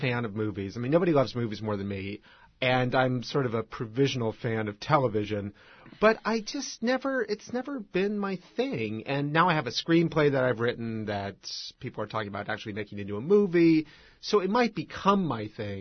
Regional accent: Ross, California, United States; I'm from the Bay Area. I'm from Ross, California. In Marin County, I went to Redwood High

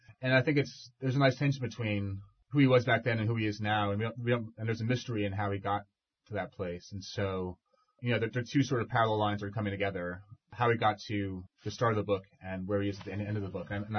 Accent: Manhattan, New York, United States; I'm from Manhattan. I was a Manhattan snob. We're like a family of renters, and we moved all the time.

